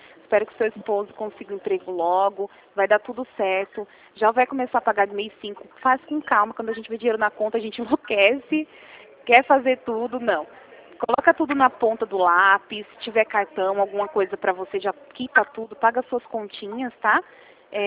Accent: Rio Claro, São Paulo, Brazil; Eu sou aqui de Rio Claro mesmo, tá?

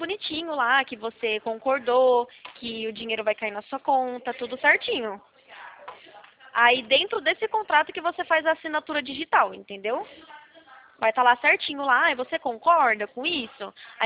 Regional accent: São Paulo, Brazil; Eu sou aqui da região de Campinas

